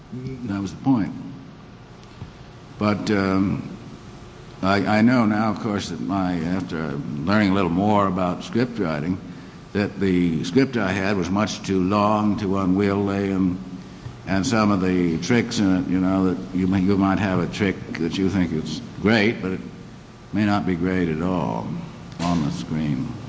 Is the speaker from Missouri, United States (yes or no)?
yes; Missouri, United States; In Missouri? Why in Missouri? Well, I'm from Missouri.